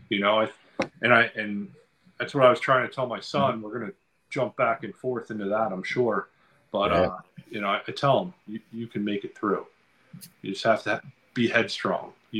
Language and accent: English; Lacey, Washington, United States; We grew up in Lacey, which is not a very cultural diverse town.